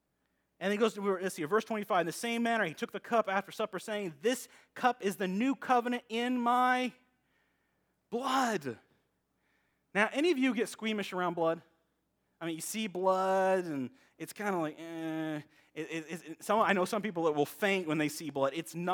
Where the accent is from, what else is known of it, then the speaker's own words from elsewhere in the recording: the South, United States; That's part of my internal expectations of myself and growing up in the South, right?